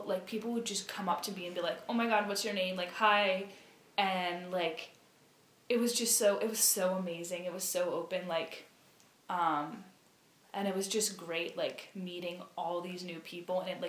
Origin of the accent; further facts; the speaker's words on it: United States; I don't want to tell you the percentage of, like, German I am, because it really doesn't matter, I'm American, I'm white.